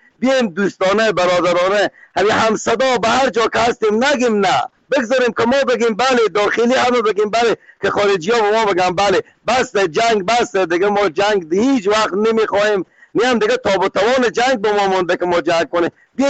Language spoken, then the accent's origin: Persian; Afghanistan; چون ما خود ما افغانیم